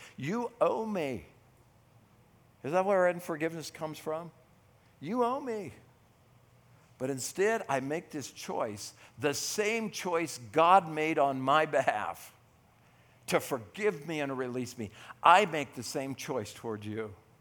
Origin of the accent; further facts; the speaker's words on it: United States; Why? Because I'm American.